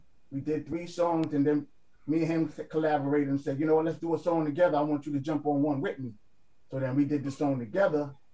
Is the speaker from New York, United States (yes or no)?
yes; East Flatbush, New York, United States; Yeah, I'm from East Flatbush. You know what I'm saying? Same stomping grounds as